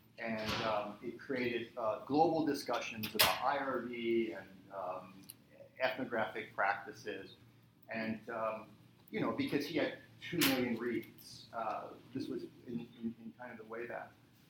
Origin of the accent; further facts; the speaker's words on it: Utah, United States; I grew up in Utah, so being